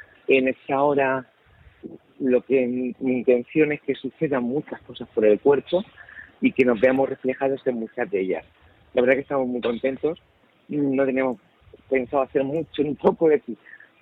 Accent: Cehegín, Region of Murcia, Spain; yo que soy de Murcia, concretamente de 7 kilómetros de Caravaca de la Cruz, de Cejín.

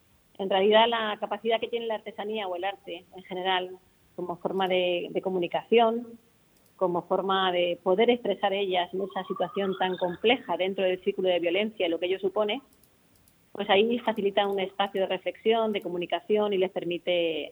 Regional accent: Valdepeñas, Castilla-La Mancha, Spain; A pesar de que soy de Valdepeñas, nacida en Valdepeñas, Ciudad Real, al lado de Almagro

